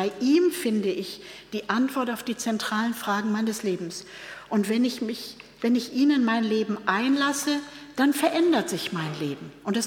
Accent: Hamburg, Germany; ich bin in Hamburg zur Schule gegangen, ich habe den lutherischen gelernt

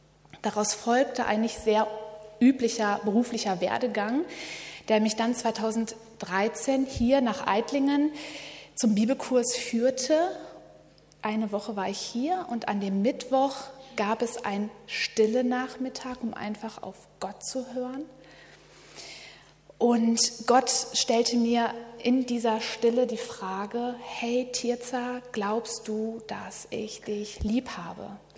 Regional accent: Bochum, North Rhine-Westphalia, Germany; Ich bin 32 Jahre alt und ich komme aus Bochum, aus dem schönen Ruhrgebiet.

